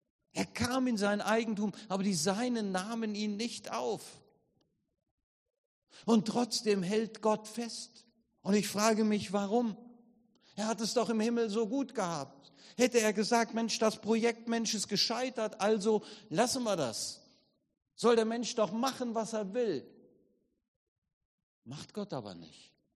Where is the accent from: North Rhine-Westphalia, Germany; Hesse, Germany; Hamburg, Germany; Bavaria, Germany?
Hesse, Germany; ich komme nun aus dem Wittgensteiner Land inzwischen, habe das hessische Hinterland ein bisschen verlassen, lebe den kleinen Grenzverkehr zwischen Bad Larsfurt und Wallau.